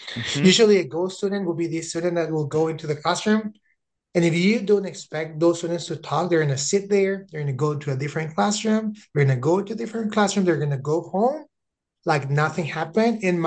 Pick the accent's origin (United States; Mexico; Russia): Mexico; Okay, so I'm from Mexico, and actually I live in Mexico.